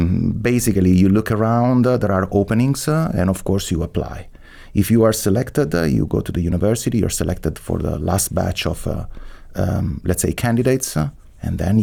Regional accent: Rome, Lazio, Italy; English is a second language; moved away as an adult; family is not from Rome, so I'm a first generation. My mother was from Tuscany and my father from Sardinia. But I grew up in Rome. I studied in Rome.

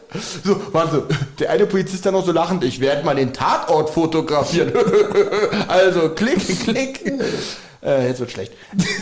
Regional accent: Berlin, Germany; das muss man auch als Berliner wissen.

